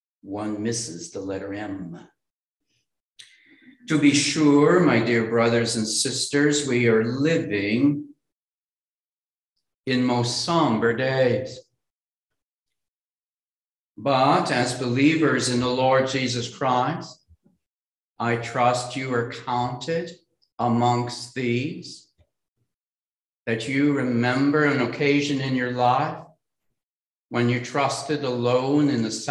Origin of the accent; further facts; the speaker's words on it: Ontario, Canada; I was born and raised 600 miles north of Erie, Pennsylvania. I was raised near James Bay in the province of Ontario. We call that the James Bay frontier.